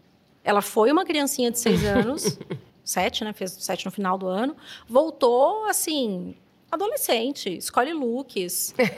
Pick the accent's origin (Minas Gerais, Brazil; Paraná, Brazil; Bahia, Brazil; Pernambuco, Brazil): Minas Gerais, Brazil; Belo Horizonte; Eu sou de Belo Horizonte e sempre trabalhei com empresas daqui, mas eu vinha a cada 15 dias.